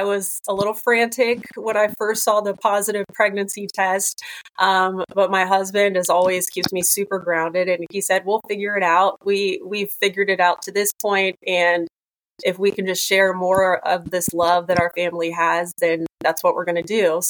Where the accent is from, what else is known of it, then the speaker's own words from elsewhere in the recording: Zanesville, Ohio, United States; Yeah, so I am born and raised in Zanesville, Ohio, which is just down the road from Columbus.